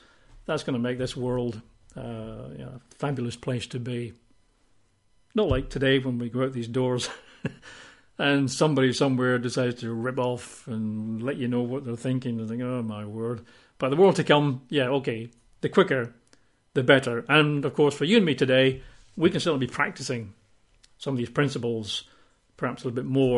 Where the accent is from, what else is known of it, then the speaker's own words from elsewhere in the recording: United Kingdom; or I think the Americans prefer Babel, but we're British.